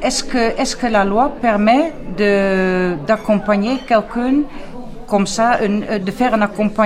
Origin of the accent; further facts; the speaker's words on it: Nouvelle-Aquitaine, France; je viens de la Dordogne